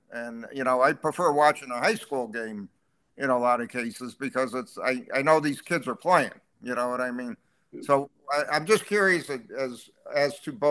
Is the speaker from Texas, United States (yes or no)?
no; Connecticut, United States; You know, I grew up in Connecticut, so I knew I had a 1 o'clock game and I had a 4 o'clock game.